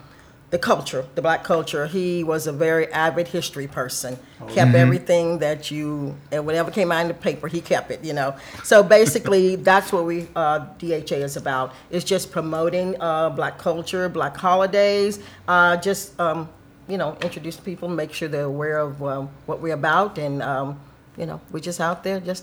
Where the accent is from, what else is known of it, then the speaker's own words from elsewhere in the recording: San Marcos, Texas, United States; also born or lived in Georgetown; I'm here from San Marcos, Texas. I think I moved here back in 1965 from Georgetown due to the fact that my dad worked at Gary Job Corps Center.